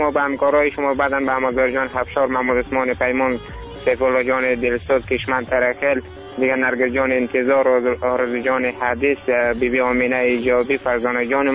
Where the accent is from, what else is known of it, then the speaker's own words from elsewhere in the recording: Afghanistan; همه ما شما افغان هستیم